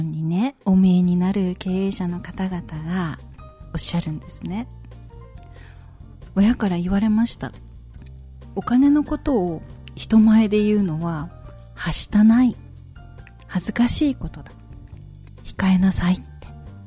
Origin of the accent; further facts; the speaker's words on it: Kansai, Japan; 私関西なんですけど、京都で大阪でもお勤めしていた時期があるんですけど、